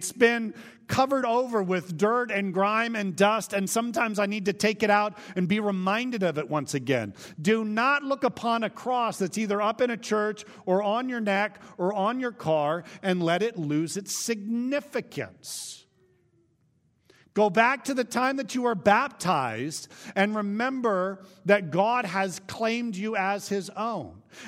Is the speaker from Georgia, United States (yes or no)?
no; Vacaville, California, United States; I vividly remember my ordination in my hometown of Vacaville, California.